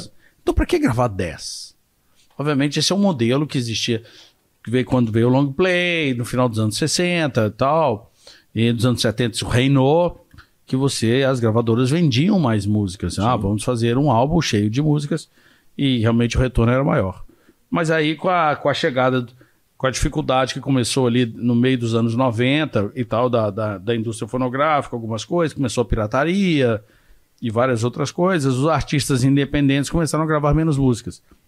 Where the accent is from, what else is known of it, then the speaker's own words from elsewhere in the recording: Minas Gerais, Brazil; eu como mineiro morria de inveja